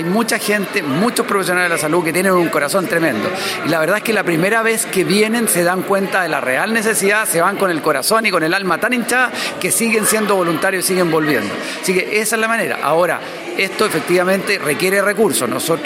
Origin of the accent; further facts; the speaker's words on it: Chile; que estamos cumpliendo un deber que sentimos como chilenos